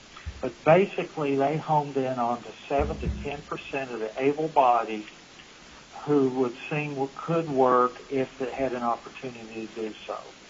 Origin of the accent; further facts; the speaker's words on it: Kentucky, United States; in my home state of Kentucky, where I grew up and went to school.